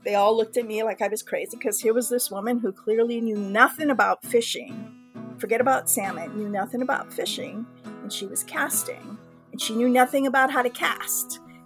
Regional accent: Hawaii, United States; I'm Native Hawaiian.

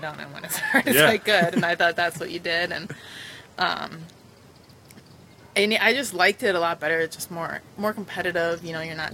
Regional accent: Minnesota, United States; Well, I'm from Minnesota, so I played hockey, obviously, growing

